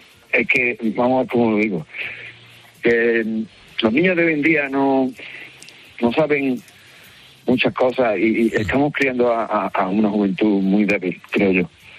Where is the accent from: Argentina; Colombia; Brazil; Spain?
Spain; Granada, Andalusia; now in United Kingdom; Nosotros somos del pueblo de Granada.